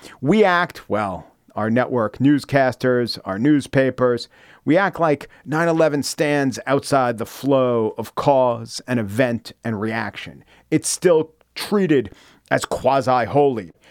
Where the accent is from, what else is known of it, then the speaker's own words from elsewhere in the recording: United States; but as an American, it is my birthright and something of my responsibility to not have reverence for the sovereign